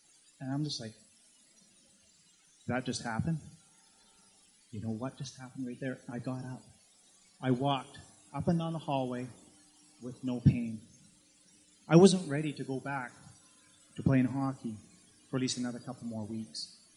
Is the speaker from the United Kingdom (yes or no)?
no; Queensland, Australia; Growing up on the Sunshine Coast, very active in sports